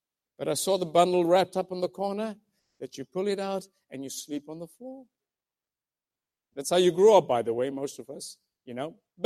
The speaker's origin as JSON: {"language": "English", "country": "South Africa", "tie": "born or raised there", "said": "Now, most of you know, I grew up in South Africa"}